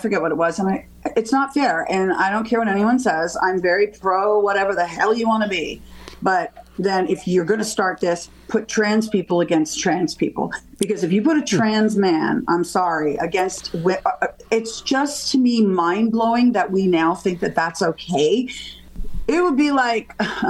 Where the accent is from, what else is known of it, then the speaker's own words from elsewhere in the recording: Canada; My mother was born and raised in Ireland. My father was born and raised. He went from Lithuania to London. So I'm first gen Canadian.